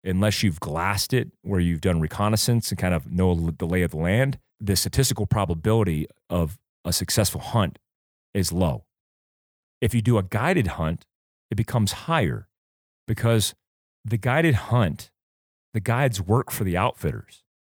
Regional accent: North Carolina, United States; I grew up in North Carolina where whitetail, I mean, you could corn feed whitetail in your front yard.

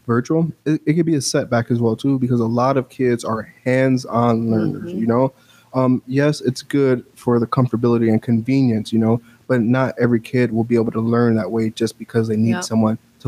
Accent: Kenosha, Wisconsin, United States; And with me growing up in Kenosha as well, too, I would ride past it all the time on Green Bay Road.

